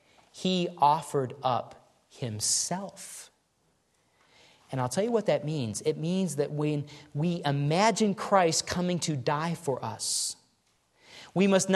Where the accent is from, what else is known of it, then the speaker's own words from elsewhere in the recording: Grand Rapids, Michigan, United States; growing up in Michigan in the snow belt, the Grand Rapids area, when I was a boy for about 5 or 6 years, we lived there.